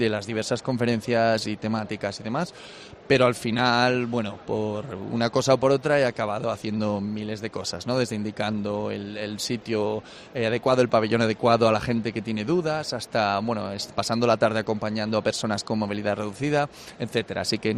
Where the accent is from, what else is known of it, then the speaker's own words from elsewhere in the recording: Madrid, Community of Madrid, Spain; Yo soy de Madrid, pero de la periferia. Yo vivo en Galapagar, en concreto.